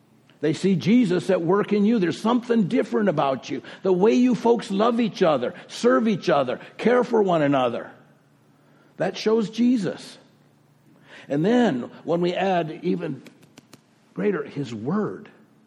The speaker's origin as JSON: {"language": "English", "town": "Oceanside", "region": "California", "country": "United States", "tie": "born or raised there", "said": "I grew up in Oceanside, California. Oceanside, doesn't that sound good?"}